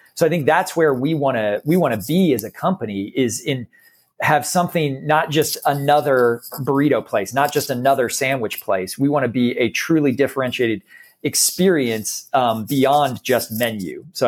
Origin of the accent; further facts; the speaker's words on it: Dallas, Texas, United States; born there; Long story short, I was born in Dallas and was long raised a Texas Rangers fan.